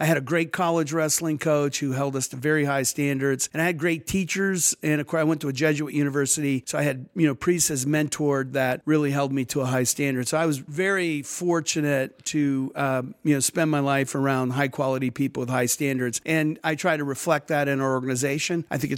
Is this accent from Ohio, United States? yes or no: yes; Ohio, United States; You know, I'm from Ohio in the Rust Belt. So it was, you know, blue collar neighborhood.